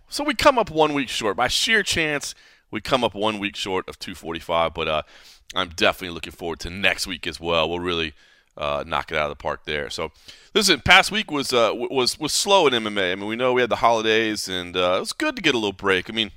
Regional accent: Dallas, Texas, United States; I grew up in Dallas, and as you get older, you start to have this funny realization of what people think Dallas, Texas is like, or Texas in general, people that have never been.

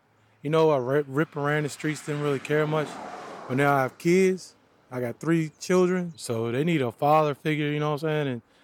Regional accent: Virginia, United States; See, I'm from Albemarle County, so sometimes it depends on the area we're in.

